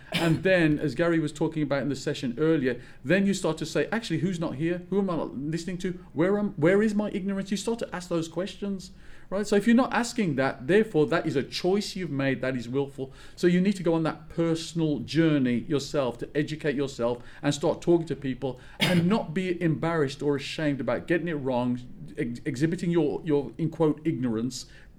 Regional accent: Birmingham, West Midlands, United Kingdom; I come from Birmingham, major city

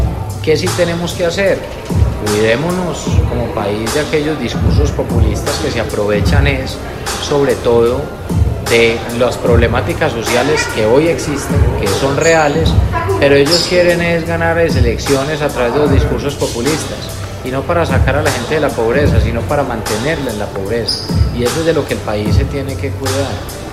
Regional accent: Colombia; y no solo en lo personal, sino como colombiano.

